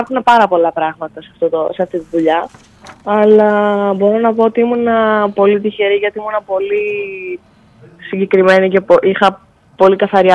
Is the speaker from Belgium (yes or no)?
yes; Brussels, Belgium; now in Athens, Greece; Έχω μεγαλώσει στις Βρυξέλλες, ήμουνα εκεί 11 χρόνια και τα τελευταία δύο έχω μετακομίσει στην Ελλάδα και μένω στην Αθήνα και σπουδάζω στο Εθνικό Δίο Αθηνών.